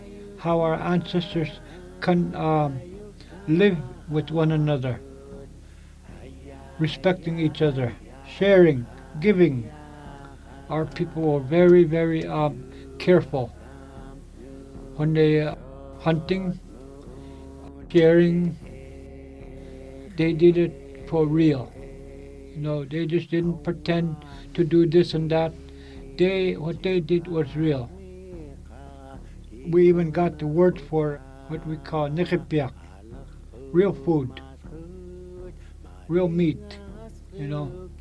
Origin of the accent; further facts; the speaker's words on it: King Island, Alaska, United States; also born or lived in Nome; I was born here in Nome, July 5, 1948. But I was raised at King Island. King Islanders, we do not know how long we've been living on King Island.